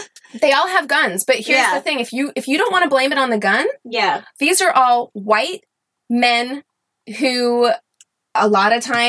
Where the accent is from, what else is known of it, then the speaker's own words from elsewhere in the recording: Missouri, United States; but I am from Southern Missouri, or I've lived a lot of places, but that's home to me.